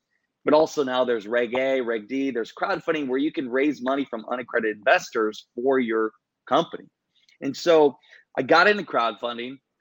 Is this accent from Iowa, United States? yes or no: yes; Iowa, United States; So I sold packaged ice with my father. I grew up in Iowa. We were a wholesale distributor literally since I was a kid, riding around with him.